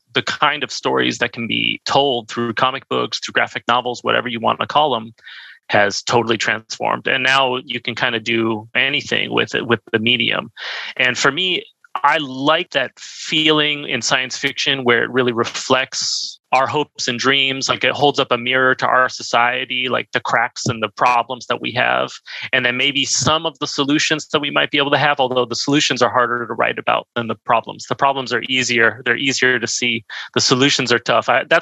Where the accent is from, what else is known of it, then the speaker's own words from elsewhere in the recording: San Diego, California, United States; now in Montreal, Canada; I'm calling from snowy Montreal, Quebec in Canada. And I've been up here for, 7 years or something like that. I'm originally from San Diego, or I grew up in San Diego.